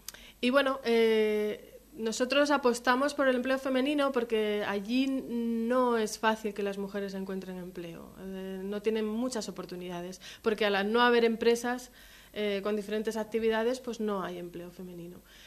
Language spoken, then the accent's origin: Spanish; Madrid, Community of Madrid, Spain; now in Lugo, Spain; me crié en Madrid, pero siempre he ido con el título de gallega por el mundo.